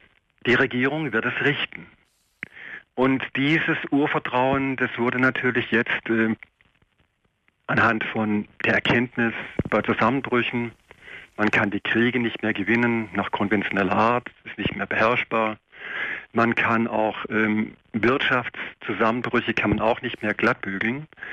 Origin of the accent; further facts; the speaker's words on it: Baden-Württemberg, Germany; gar nicht weiter so von meiner Heimat hier, im Süden, in Südwestdeutschland. Ich bin im Schwarzwald